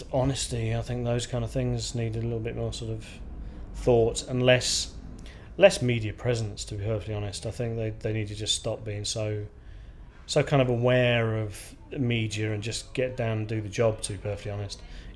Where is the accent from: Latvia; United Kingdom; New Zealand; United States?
United Kingdom; Slough, South East England; born there; also born or lived in Bristol; I mean, I was born in Slough, actually, so I'm kind of and just out of Londoner. Used to, you know, I'd lived in Bristol for a while with mum and dad, got a brother